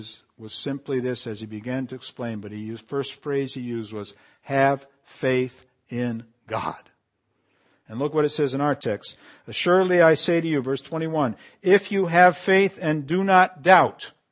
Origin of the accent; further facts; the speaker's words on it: Canary Islands, Spain; I grew up in the Canary Islands where I don't know if we got the figs from Israel, but we always had plenty of figs.